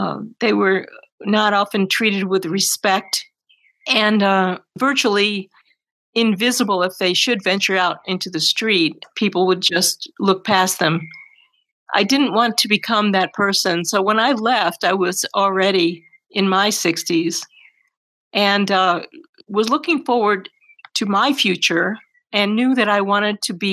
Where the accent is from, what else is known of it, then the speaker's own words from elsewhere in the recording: Glens Falls, New York, United States; It reminds me of where I grew up in Glens Falls, I was born in 1947, and people... Everyone knew each other